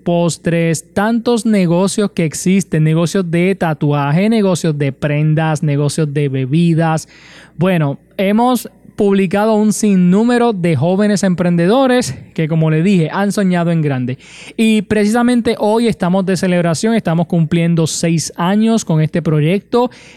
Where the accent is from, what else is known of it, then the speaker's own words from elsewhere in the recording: Utuado, Puerto Rico; Yo soy natural de Utuado, para aquellos que nos escuchan quizás por primera vez o no conocen de mí, yo soy natural de Utuado.